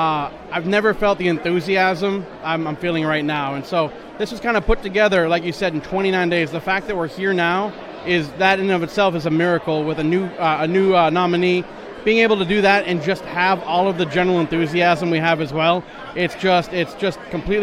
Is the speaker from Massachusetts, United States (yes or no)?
yes; Lawrence, Massachusetts, United States; I'm from Lawrence, Massachusetts.